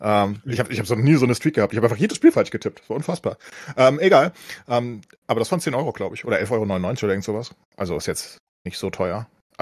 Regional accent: Frankfurt, Hesse, Germany; Und ich bin Frankfurter

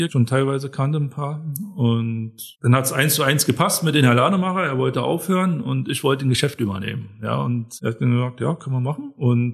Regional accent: Berlin, Germany; Nein, ich komme nicht ursprünglich aus Hanschesheim, auch nicht aus Brandenburg, sondern aus Berlin.

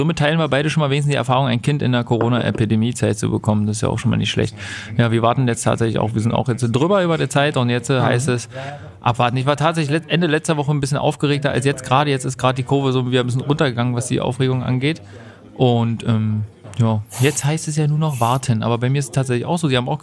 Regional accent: Berlin, Germany; Und das kennt man als Berliner halt überhaupt nicht.

